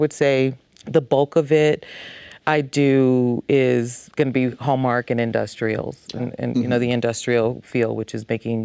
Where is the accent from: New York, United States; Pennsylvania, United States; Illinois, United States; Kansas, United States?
Illinois, United States; Chicago; No, I'm originally from Chicago.